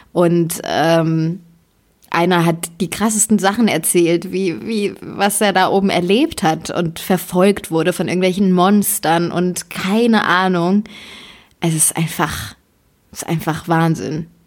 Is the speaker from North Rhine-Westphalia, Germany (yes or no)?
no; Bavaria, Germany; Ja, ich komme halt aus Bayern.